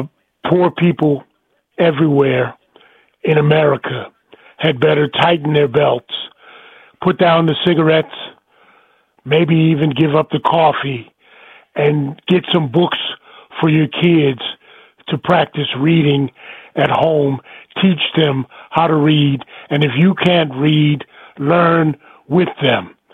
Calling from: Germany; calling from Germany, brother.

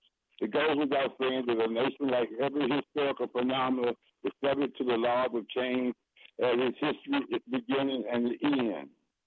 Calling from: Fort Washington, Maryland, United States; calling from Fort Washington, Maryland.

